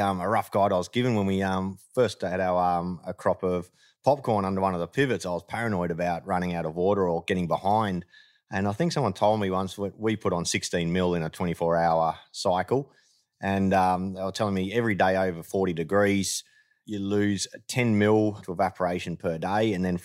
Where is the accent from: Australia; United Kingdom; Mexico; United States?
Australia; Melbourne, Victoria; also born or lived in Yarra Valley; I actually grew up in the suburbs of Melbourne. Then when I was about 18, 19, bought a place in Hillsville in the Yarra Valley.